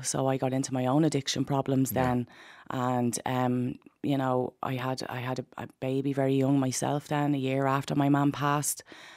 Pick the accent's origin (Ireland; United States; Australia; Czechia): Ireland; Dublin, Leinster; I grew up in Ballymun, and I'm the eldest child of four children, three younger brothers.